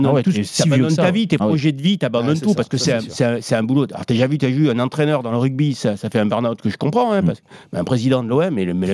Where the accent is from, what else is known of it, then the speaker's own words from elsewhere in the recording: Toulon, Provence-Alpes-Côte d'Azur, France; je suis de Toulon et je suis un enfant de l'OM de Tapie.